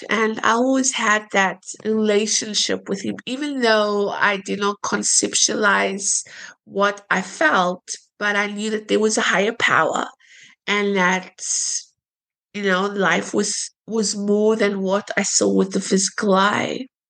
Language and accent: English; South Africa; I come from South Africa. I'm a South African.